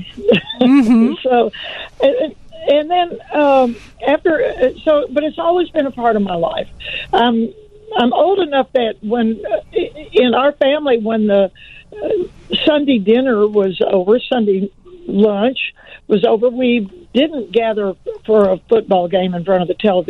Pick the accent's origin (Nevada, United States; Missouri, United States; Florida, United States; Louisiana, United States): Louisiana, United States; And then, you know, I grew up in Louisiana. My other grandmother lived in New Orleans, so we were always there.